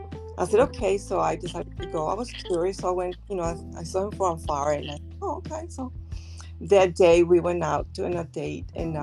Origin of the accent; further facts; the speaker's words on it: Tijuana, Baja California, Mexico; English is a second language; I'm from Mexico, Tijuana, Mexico.